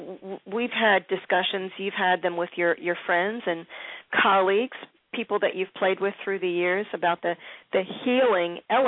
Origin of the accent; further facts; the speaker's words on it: Philadelphia, Pennsylvania, United States; who I just adore from Philly, my hometown